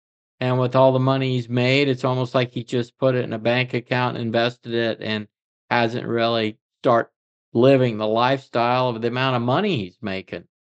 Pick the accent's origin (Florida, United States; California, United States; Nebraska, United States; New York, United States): Florida, United States; But I did, growing up in Florida, dream that it would be really cool if the first time I went to the Masters, I was playing in it.